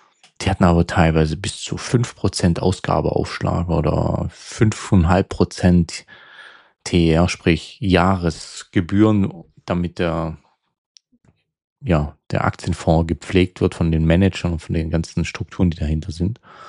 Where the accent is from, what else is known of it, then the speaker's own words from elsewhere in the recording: Germany; Und das als für mich als Deutscher mit Sicherheitsdenken war das ein Unding.